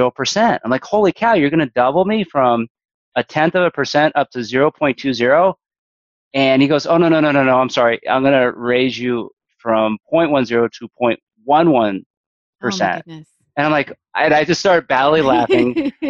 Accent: Morristown, New Jersey, United States; I grew up in Morristown, New Jersey, and I always thought it'd be so cool to be like a rancher, work on a farm.

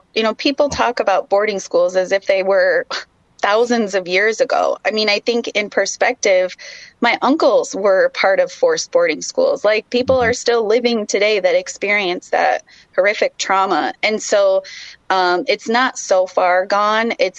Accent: South Dakota, United States; It is still illegal to be Indian in this country. You know, and I grew up in South Dakota with the background of knowing that this happens to individuals.

